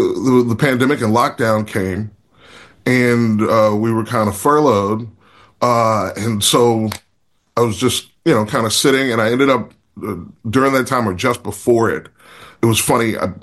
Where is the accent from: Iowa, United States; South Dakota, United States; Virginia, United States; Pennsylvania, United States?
Virginia, United States; now in Chicago, United States; I'm from Virginia. The reason I'm in Chicago is because a buddy of mine said he had a room in his place that only cost $287 a month.